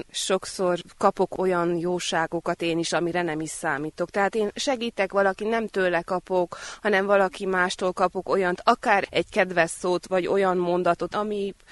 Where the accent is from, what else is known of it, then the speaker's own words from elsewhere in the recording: Székelypálfalva, Harghita, Romania; Székelypáfalváról jöttem, falugondoként dolgozom 3 éve múlt februárban.